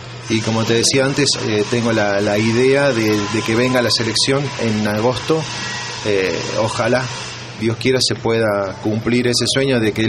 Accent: Villa Carlos Paz, Córdoba, Argentina; Yo soy nacido y criado en Carlos Paz, como te dije antes

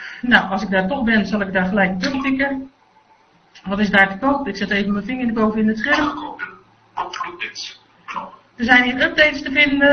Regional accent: Netherlands; En ik ben een echte Nederlander en ik wil dan niet betalen.

